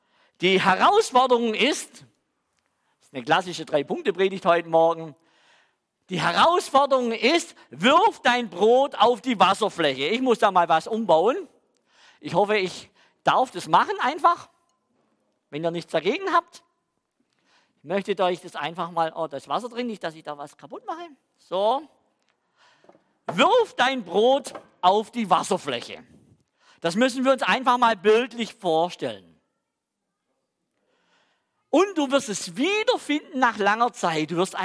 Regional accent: Swabia, Germany; accent: Swabian; Also ich komme ja aus dem Stamm der Schwaben, hört man ja noch in meinem Akzent.

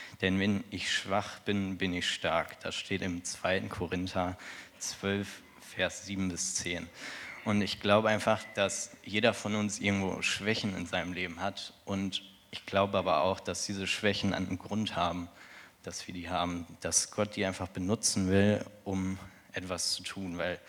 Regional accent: Kamp-Lintfort, North Rhine-Westphalia, Germany; Ich bin 16 Jahre alt und ich komme aus Kamm-Lindfort, nur um mich mal kurz vorzustellen.

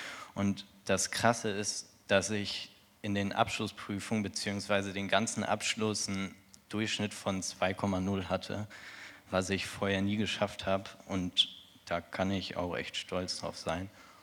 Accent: Kamp-Lintfort, North Rhine-Westphalia, Germany; Ich bin 16 Jahre alt und ich komme aus Kamm-Lindfort, nur um mich mal kurz vorzustellen.

